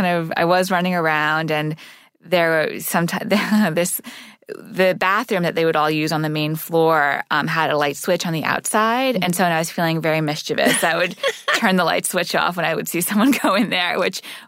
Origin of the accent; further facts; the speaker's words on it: Montreal, Quebec, Canada; So I grew up in Montreal living in a Sufi meeting house.